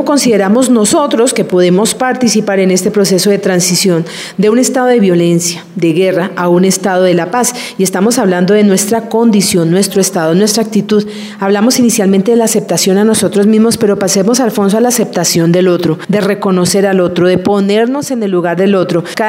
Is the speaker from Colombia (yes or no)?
yes; Colombia; de que esto puede ser positivo para nosotros como colombianos.